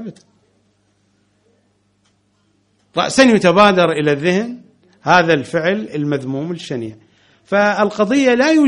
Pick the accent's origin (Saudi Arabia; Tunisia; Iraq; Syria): Iraq; يسمى عندنا في العراق البربين